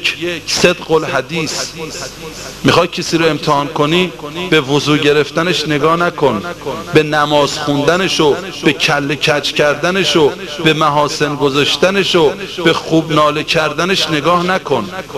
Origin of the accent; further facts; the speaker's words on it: Qom, Iran; خب ما اهل قمیم، توقعی که از ما اهل قم دارن خیلی بیشتر از این حرف هاست.